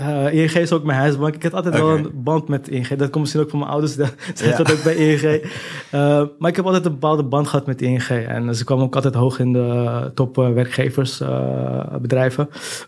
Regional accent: Amsterdam, North Holland, Netherlands; 35 jaar. Geboren en getogen in Amsterdam. Ouders van Turkse afkomst.

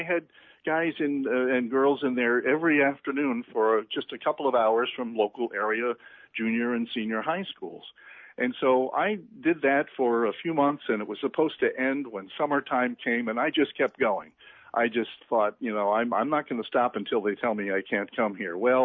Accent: Schenectady, New York, United States; born there; also born or lived in Walden; I was born in Schenectady, so we wound up back in the area in our first home

